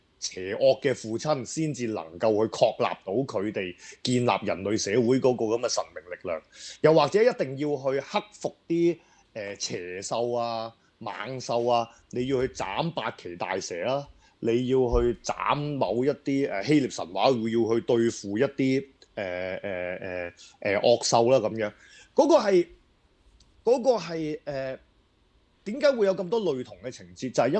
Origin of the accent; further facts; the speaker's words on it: Hong Kong; 譬如我哋香港人就覺得食中秋節烤肉好似好撚奇怪咁樣咯